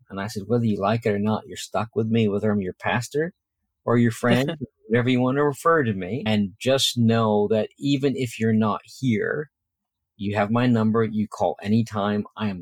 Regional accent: Boston, Massachusetts, United States; I moved from Boston, went to Bible college in Tennessee, and I used to go around going, why is everyone so nice?

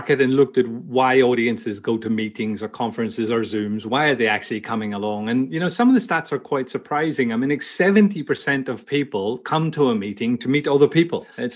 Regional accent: Belfast, Northern Ireland, United Kingdom; born there; moved away; Yeah, I'm an Irishman, born in Belfast in Northern Ireland, but moved over to the Middle East in 96 and spent 20 years working in conference and events in the Middle East.

